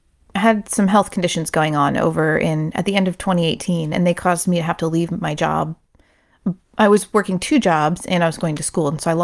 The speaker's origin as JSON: {"language": "English", "town": "Brookings", "country": "United States", "said": "And I'm from Brookings, you know."}